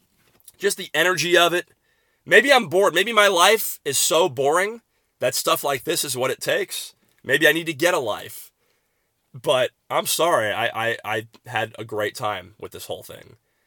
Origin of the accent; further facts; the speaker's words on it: Tampa, Florida, United States; I'm from Tampa. My entire family is here.